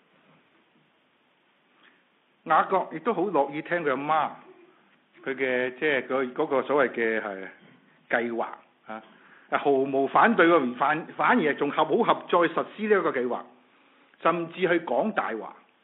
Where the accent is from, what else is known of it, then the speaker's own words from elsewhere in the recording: China; 我们中国人很重视什么论资是什么排辈